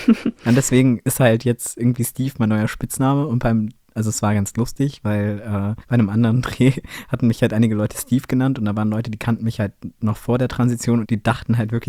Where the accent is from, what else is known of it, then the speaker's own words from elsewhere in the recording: Berlin, Germany; ich komme halt aus Nordwest-Berlin.